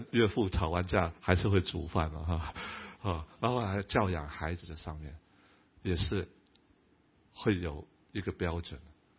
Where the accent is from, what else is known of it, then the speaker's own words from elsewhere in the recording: Hong Kong; born there; 因为我大哥比我大20岁，他在大陆出生，我在香港出生。